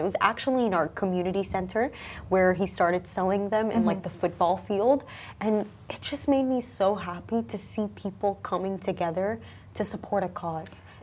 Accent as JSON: {"language": "English", "country": "Sudan", "said": "Because I'm from Sudan. Mm-hmm. And my country right now, it's at war."}